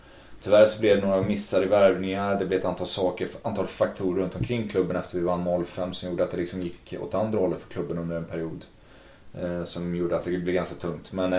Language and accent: Swedish; Gothenburg, Västra Götaland County, Sweden; Liksom mycket skit och mycket, och kommer som göteborgare.